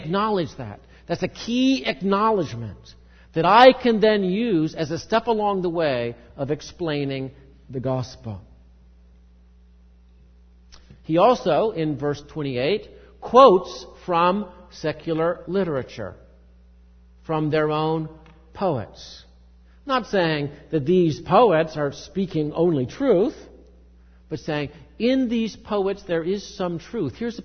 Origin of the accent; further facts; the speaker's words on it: United States; Don't believe me because I'm an American. Don't believe me because I'm from that powerful country.